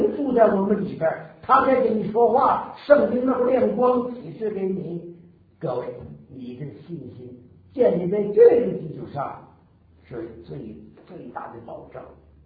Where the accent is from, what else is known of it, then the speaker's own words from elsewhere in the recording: Northeast China, China; now in Beijing, China; 1948年，我的家乡是东北，我们家里所有的人都搬到北京来了